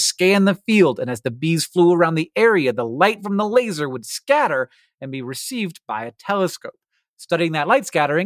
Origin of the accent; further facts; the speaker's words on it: Montana, United States; In 2005, scientists here in my home state of Montana published a paper